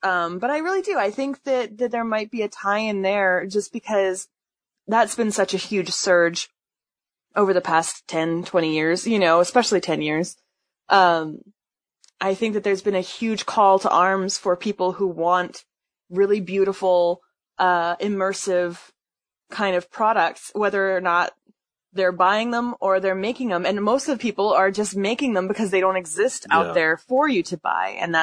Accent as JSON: {"language": "English", "town": "Deltona", "region": "Florida", "country": "United States", "tie": "born or raised there", "said": "I'd rather visit Hoth or something like that didn't look like my hometown of Deltona, Florida."}